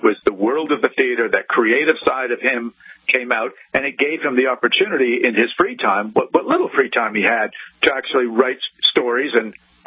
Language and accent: English; Montreal, Quebec, Canada; But growing up in Montreal, you know, trick-or-treaters, all my friends, you know, a week before Halloween